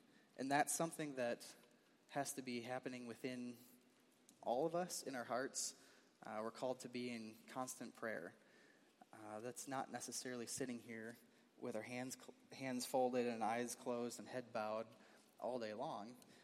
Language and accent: English; Wisconsin, United States; I didn't really even know where South Dakota was on the map back then. I grew up in Wisconsin, by the way.